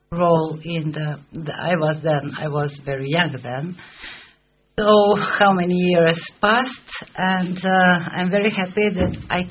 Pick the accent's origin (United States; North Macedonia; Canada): North Macedonia; Because I come from Macedonia. And I have many similar words with Russian language.